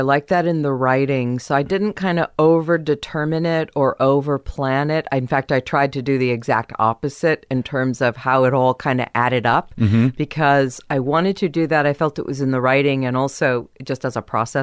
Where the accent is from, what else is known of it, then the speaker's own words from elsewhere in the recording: San Diego, California, United States; also born or lived in Kansas; I was born in Kansas, and then we moved to San Diego.